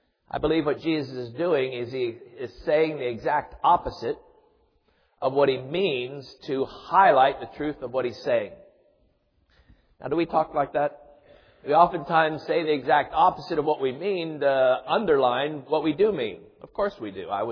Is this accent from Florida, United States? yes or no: yes; Miami, Florida, United States; you didn't know that I was from Miami and don't like snow a whole lot